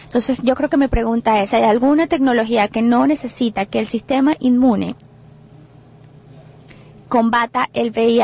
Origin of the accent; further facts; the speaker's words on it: United States; soy de los Estados Unidos.